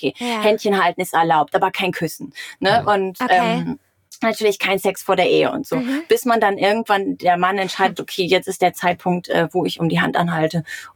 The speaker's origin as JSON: {"language": "German", "country": "Germany", "said": "wo wir als Deutscher immer so denken, um Gottes Willen, die armen Frauen."}